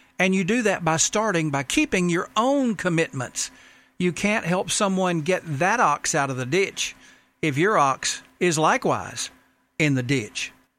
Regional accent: Rome, Georgia, United States; on our local radio station in my hometown of Rome, Georgia.

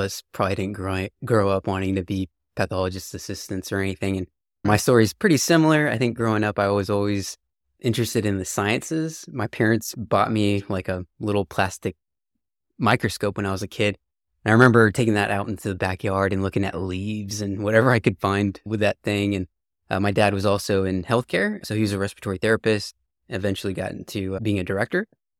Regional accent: Texas, United States; So I'm this kid from Texas, never been to Chicago, never driven through snow

